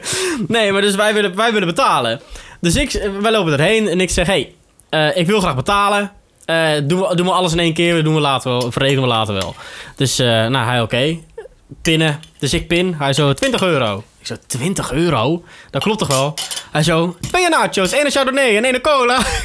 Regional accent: Alblasserdam, South Holland, Netherlands; born there; Mijn geboorteplaats is een Alblasserdam, maar dat is ook niet, niet zo gaaf.

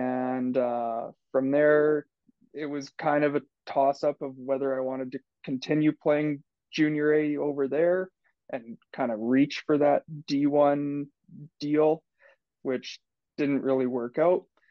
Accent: Kamloops, British Columbia, Canada; So, yeah, I was born and raised in Kamloops.

